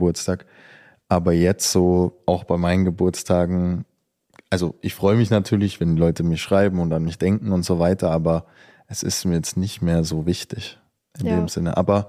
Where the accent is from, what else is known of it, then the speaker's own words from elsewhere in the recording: Rosenheim, Bavaria, Germany; Da war nämlich Herbstfest in Rosenheim, da wo ich herkomme.